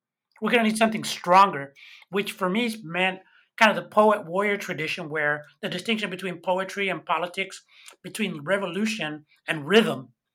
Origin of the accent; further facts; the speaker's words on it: United States; being American is not that cool after all. And I decide not just to join the FMLN guerrillas to combat the fascist dictatorship backed by my country, the United States.